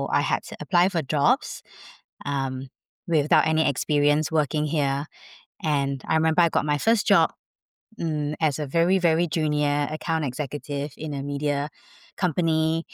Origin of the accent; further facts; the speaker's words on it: Singapore; I was privileged growing up in Singapore. You know, I went to good schools. I had a good education.